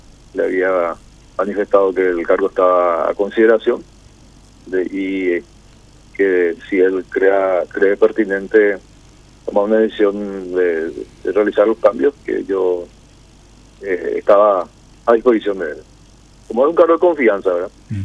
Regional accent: Caaguazú, Paraguay; Yo provengo del departamento de Caguazú. Estoy regresando a mi departamento

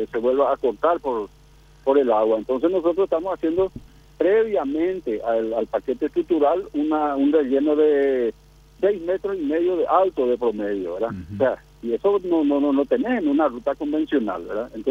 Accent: Asunción, Paraguay; Como asunceno, como paraguayos, realmente darle la tranquilidad a la gente

